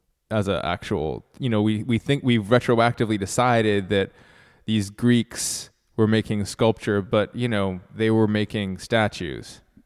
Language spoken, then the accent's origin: English; Canada; now in United States; I mean, I'm from Canada. And when you choose to live in a place like Southern California